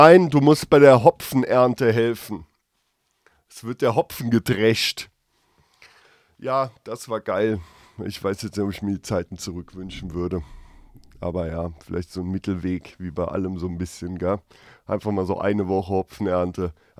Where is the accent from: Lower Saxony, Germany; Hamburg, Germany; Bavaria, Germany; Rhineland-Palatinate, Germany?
Rhineland-Palatinate, Germany; Da bin ich froh, dass ich in Rheinland-Pfalz aufgewachsen bin.